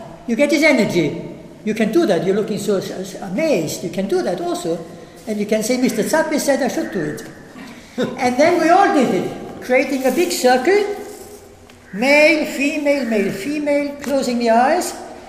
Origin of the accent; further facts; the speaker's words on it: Salzburg, Austria; English is a second language; We're from Austria, Salzburg, the town of Sound of Music. We live only 40 meters away from each other.